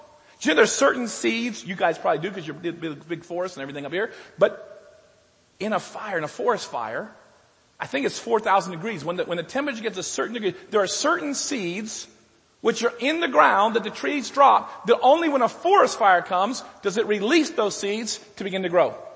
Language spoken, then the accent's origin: English; United States; Trust me, I'm from America. I know.